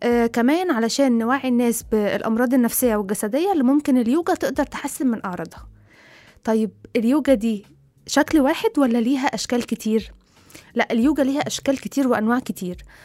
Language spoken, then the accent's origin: Arabic; Egypt; لأن إحنا كمجتمع مصري سبيشال يعني